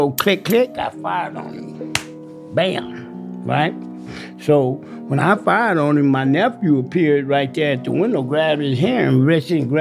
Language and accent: English; Riverside, California, United States; I'm from Riverside, and I'm 61 years old.